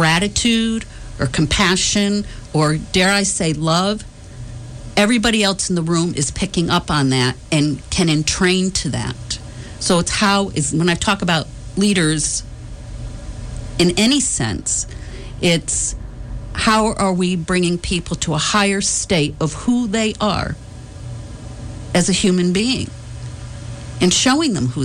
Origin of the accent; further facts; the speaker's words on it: West Hartford, Connecticut, United States; I grew up in West Hartford, and, you know, we had kids all our age